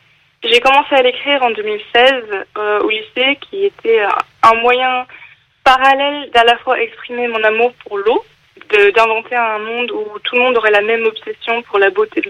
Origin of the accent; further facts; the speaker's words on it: England, United Kingdom; French is a second language; bah, je suis anglaise de base, donc...